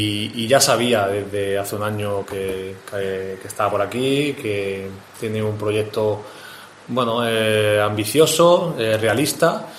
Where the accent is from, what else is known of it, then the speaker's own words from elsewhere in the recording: Almería, Andalusia, Spain; yo soy de Almería, soy de aquí cerquita y sé que es una tierra futbolera, sé que es una tierra que hay mucha pasión por este deporte